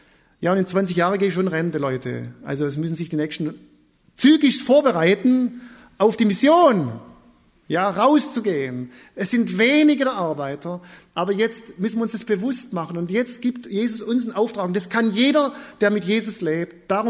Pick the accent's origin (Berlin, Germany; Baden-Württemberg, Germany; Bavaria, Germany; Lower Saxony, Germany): Baden-Württemberg, Germany; Deckenpfronn; Ich freue mich, dass wir in Deckenfrohn, wo ich herkomme, einen Gebetskreis haben.